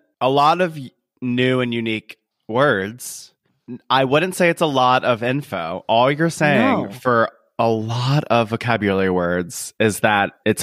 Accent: South Carolina, United States; I'm from South Carolina.

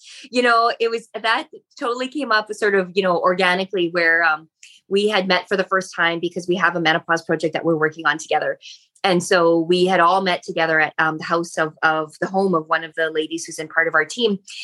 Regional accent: Canada; So I'm a Canadian. I've lived in Canada all my life.

